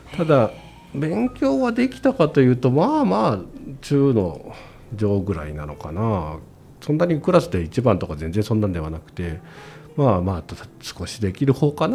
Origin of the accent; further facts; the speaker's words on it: Fujikawaguchiko, Yamanashi, Japan; ずっと育ったのがこちらの方なので